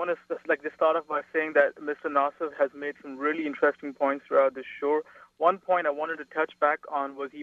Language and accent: English; Qatar; having been born and brought up in Qatar and stayed there for about 20 years